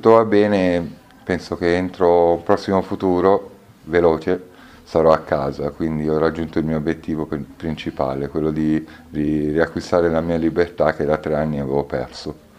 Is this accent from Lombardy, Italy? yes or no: yes; Milan, Lombardy, Italy; now in Triggiano, Italy; Io sono nato a Milano, ho vissuto 31 anni a Milano e poi adesso da circa 5 anni sono qui in provincia di Bari, a Triggiano abito.